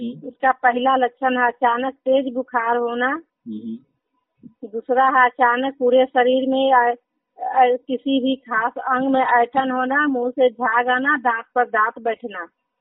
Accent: Patahi, Bihar, India; मैं पताही पंचायत के रहने वाली हूँ।

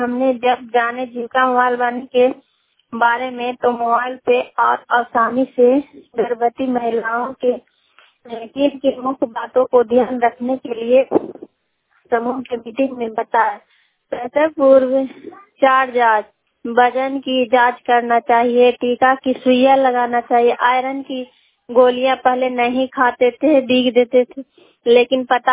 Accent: Bihar, India; थाना अरनाव जिला नालंदा के रहने वाली हूँ।

